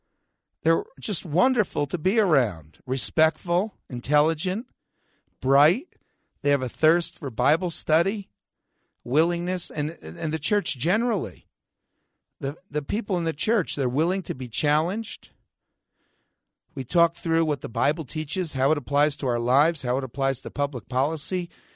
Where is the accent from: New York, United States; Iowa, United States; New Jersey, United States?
New Jersey, United States; Prospect Park; the local church there where we grew up in Prospect Park, New Jersey.